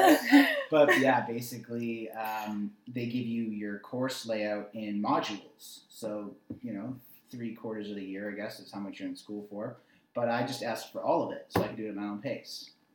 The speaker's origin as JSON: {"language": "English", "region": "British Columbia", "country": "Canada", "tie": "born or raised there", "also_born_or_lived": "Mississauga", "said": "parents brought me here when I was 2. Grew up in BC. BC is one of the most beautiful places. I think most people that were born here take it for granted."}